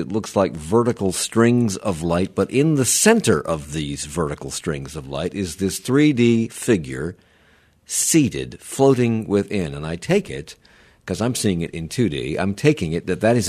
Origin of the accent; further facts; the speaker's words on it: Ireland; I'm Irish, and I can't do it.